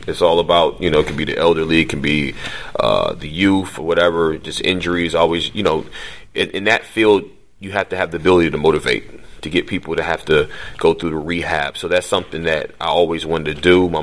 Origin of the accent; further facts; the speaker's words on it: Michigan, United States; You know, I'm from Michigan, so it wasn't a shock to me.